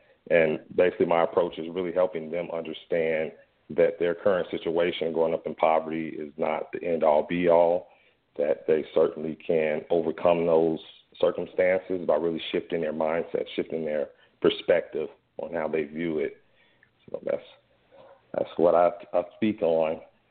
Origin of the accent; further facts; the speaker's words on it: Gary, Indiana, United States; I got my start. I had a pretty humble beginning growing up in Gary, Indiana, but many of you may know it's home